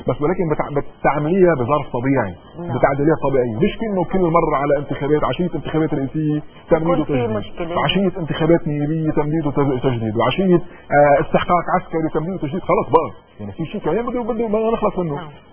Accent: Lebanon; انا هذا السلاح انا مزعوج منه كلبناني.

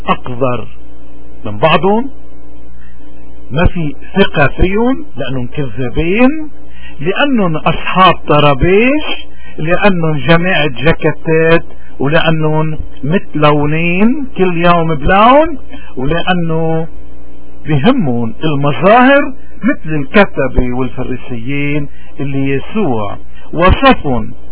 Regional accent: Lebanon; ونحن كشعب لبناني كل مشاكلنا من هالشريحة الكبيرة بمجتمعنا

